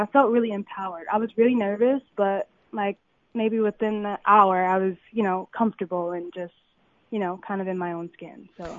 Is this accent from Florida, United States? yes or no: no; Compton, California, United States; It was fun. I mean, I felt like I had a regular childhood.